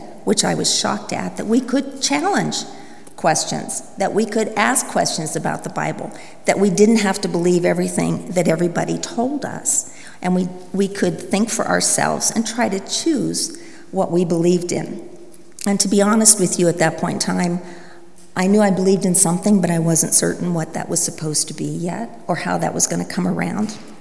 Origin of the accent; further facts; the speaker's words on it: Pennsylvania, United States; I was born in Pennsylvania, and there were 6 of us children, me right in the middle.